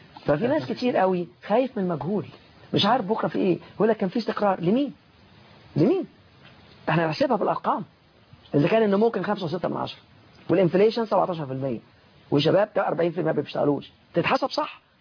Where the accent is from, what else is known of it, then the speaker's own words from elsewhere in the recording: Egypt; انا كراجل مصري بقول ميرسي قوي وشاكرين جدا